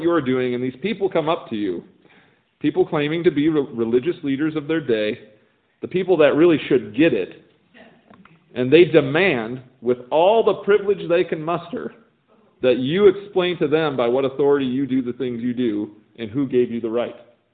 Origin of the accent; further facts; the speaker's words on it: Portage, United States; I grew up actually in Portage, so not far from here